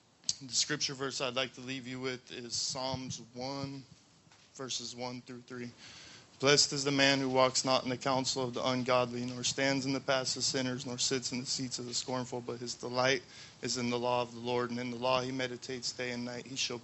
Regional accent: Washington, United States; I'm 25 years old. I'm from Washington State.

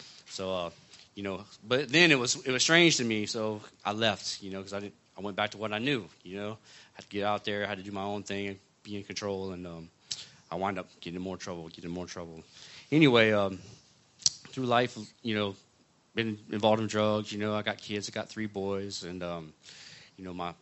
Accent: Pensacola, Florida, United States; I'm from the Pensacola area.

